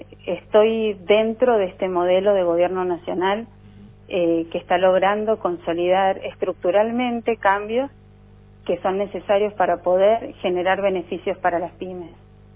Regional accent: San Juan, Argentina; born there; now in San Luis, Argentina; yo nací en San Juan y hace más de 20 años que vivo en San Luis

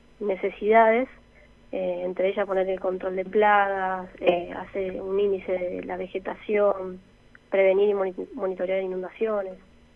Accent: Santa Fe, Argentina; Yo soy de Santa Fe, sí, estudié en la UTN Ingeniería Mecánica.

